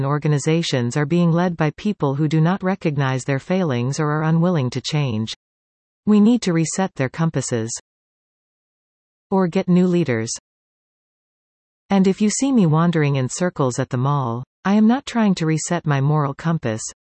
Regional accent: Canada; Okay, you and I, as Canadian citizens, could not have done much about these world events.

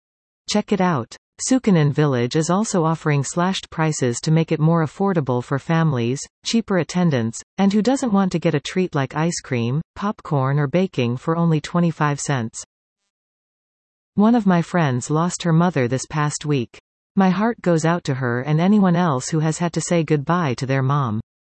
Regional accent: Saskatchewan, Canada; I have gone to another city in another province and got special privileges because I was visiting from Saskatchewan.

